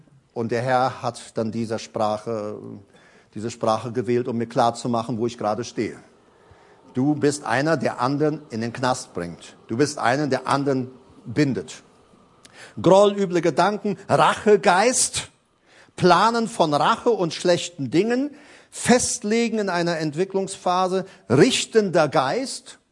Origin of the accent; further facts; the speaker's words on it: Paraguay; German is a second language; now in Germany; ich komme ja aus Paraguay, ne? Da pflanzt man sowas, also war klar, ich komme nach Deutschland, da pflanzt man das auch, ne?